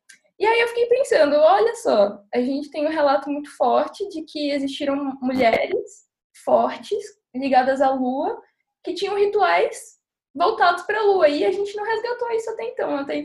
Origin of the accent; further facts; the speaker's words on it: Pará, Brazil; eu sou paraense. E existe a cultura marajoara no Pará. É uma cultura indígena